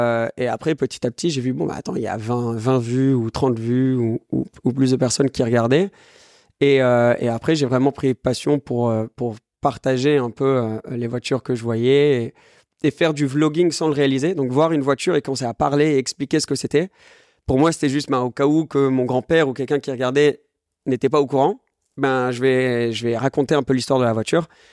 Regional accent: France; first language English; French is a second language; Donc, ma mère est anglaise, mon père est français-américain, mais à la maison, on parlait anglais. Et j'ai grandi en France. Mais comme on parlait que anglais à la maison, quand je suis arrivé au début, enfin à l'école, tout jeune, je parlais vraiment pas beaucoup français.

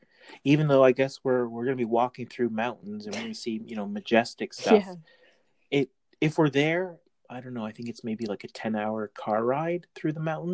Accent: Canada; with us being Canadian, with our dollar weaker, makes sense.

